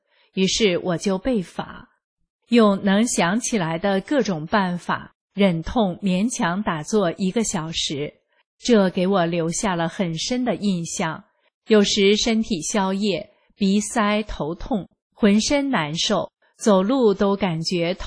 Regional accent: Northeast China, China; 我是东北人，下雪对我不是什么稀罕的事

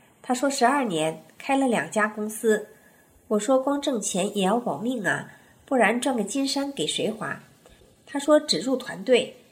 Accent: Northeast China, China; 我们都是东北人，我先生就是黑龙江的

